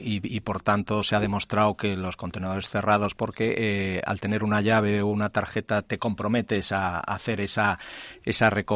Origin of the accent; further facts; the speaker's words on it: Galicia, Spain; El coste depende, como buen gallego decimos, depende, ¿no?